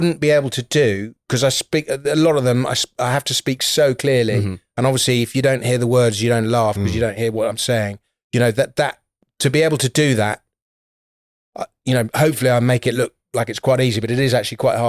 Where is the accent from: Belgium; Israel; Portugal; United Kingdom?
United Kingdom; London; accent: posh; I grew up in London, but I went to public school, so I'm sort of a little bit posh, but not as posh as somebody who went to public school in a countryside.